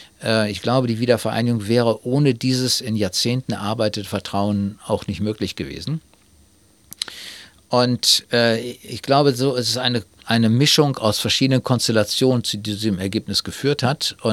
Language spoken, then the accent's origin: German; Rhineland-Palatinate, Germany; moved away as an adult; also born or lived in Bonn; now in Australia; ich bin groß geworden in der Pfalz, also in Südwestdeutschland. Ich sage hier immer in der Nähe von Heidelberg, weil das für viele Australier ein Begriff ist. Und bin später nach Bonn gegangen zum Studium